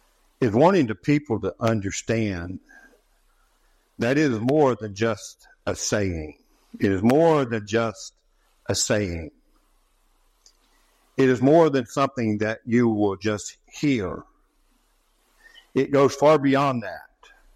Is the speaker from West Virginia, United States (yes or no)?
yes; West Virginia, United States; I loved being a young boy growing up in West Virginia.